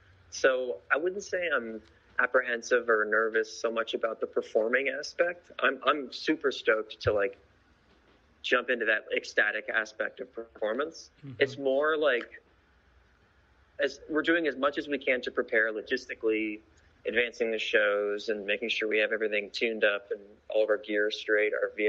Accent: Orlando, Florida, United States; I'm in Orlando, Florida.

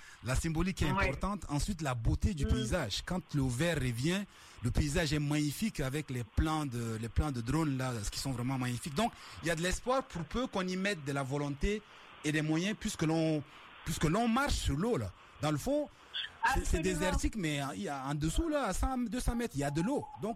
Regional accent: Chad; moi je viens du Tchad

